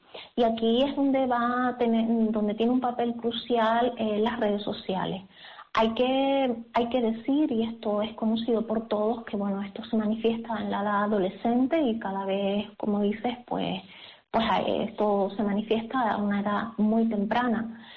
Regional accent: Valle Gran Rey, Canary Islands, Spain

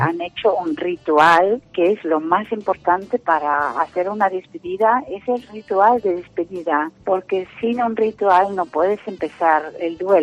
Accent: Netherlands; Spanish is a second language; Entonces me ocurrió de hacer una ceremonia online en mi país, Holanda.

